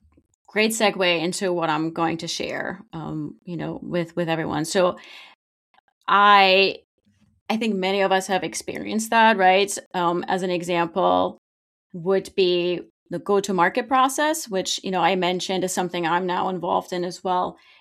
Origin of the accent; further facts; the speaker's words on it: Germany; English is a second language; now in United States; I'm originally from Germany, but I've been in the U.S. for a very long time.